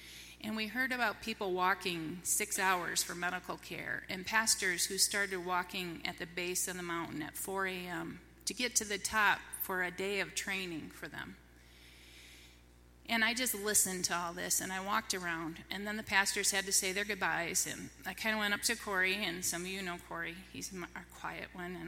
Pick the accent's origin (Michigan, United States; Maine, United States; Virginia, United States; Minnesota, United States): Michigan, United States; Allegan; And I grew up in Allegan. I'm Dutch by heritage.